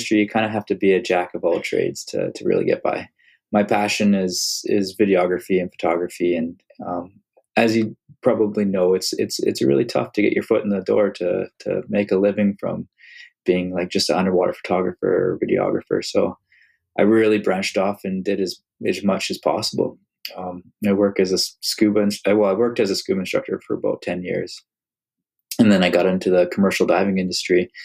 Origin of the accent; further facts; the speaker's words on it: British Columbia, Canada; I grew up on the Sunshine Coast, British Columbia, and I was, you know, very spoiled with where I grew up.